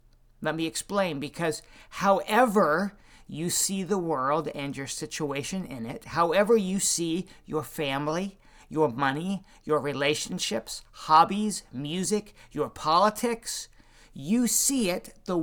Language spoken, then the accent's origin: English; North Carolina, United States; because I grew up in North Carolina, 10 minutes from where Tar Heel legend Roy Williams grew up and attended high school.